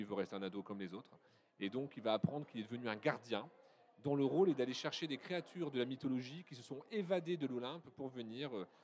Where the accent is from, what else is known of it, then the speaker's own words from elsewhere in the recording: Dunkirk, Hauts-de-France, France; je suis écrivain, ancien professeur de français dans la région, puisque je suis originaire de Dunkerque.